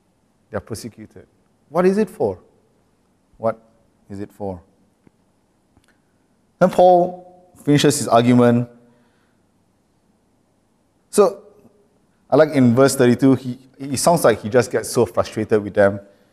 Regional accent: Malaysia; We live in a very comfortable country. I grew up in Malaysia. It was pretty comfortable, let's put it that way.

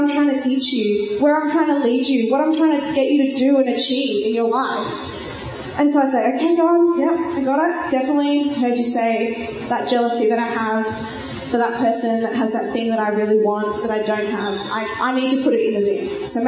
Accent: New South Wales, Australia; I grew up on the Central Coast, which is North New South Wales Conference.

